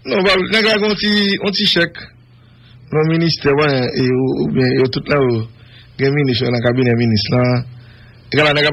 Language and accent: French; Haiti; Moi, je suis un haïtien authentique.